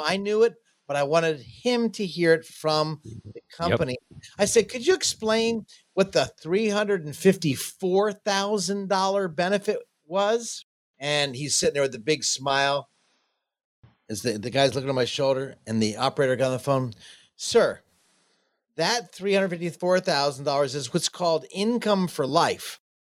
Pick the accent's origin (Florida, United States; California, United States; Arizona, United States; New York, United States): Florida, United States; Jacksonville